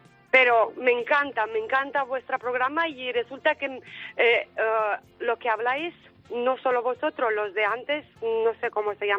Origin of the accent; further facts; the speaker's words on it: Romania; Spanish is a second language; now in Spain; De Rumanía.